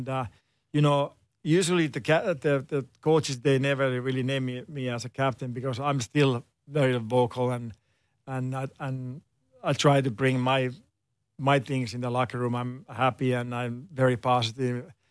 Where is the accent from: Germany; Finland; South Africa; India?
Finland; English is a second language; growing up in Finland